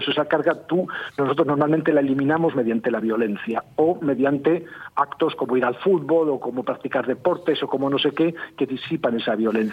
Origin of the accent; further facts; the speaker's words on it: Asturias, Spain; yo soy asturiano y soy verde aceituna